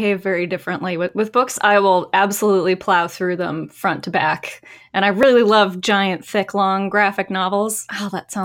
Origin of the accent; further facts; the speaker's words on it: Pacific Northwest, United States; Also, I'm from the Pacific Northwest, so the Tonya Harding scandal was a really big deal here